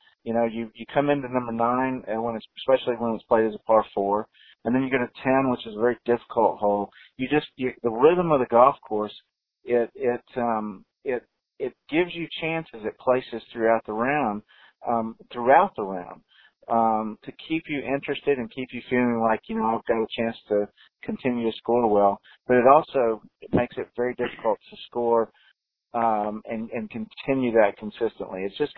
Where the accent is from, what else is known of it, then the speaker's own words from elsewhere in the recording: Atlanta, Georgia, United States; I mean, I grew up in Atlanta, and Larry's an Atlanta guy, and I knew that one really well.